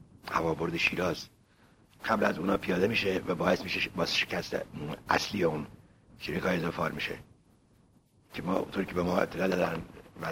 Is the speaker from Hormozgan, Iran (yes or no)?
no; Bandar Ganaveh, Bushehr, Iran; من متولد بندر گنوه هم. من تولد خودم از یک روستاهای نزدیک بندر گنوه هست به نام مال محمد عبدالی.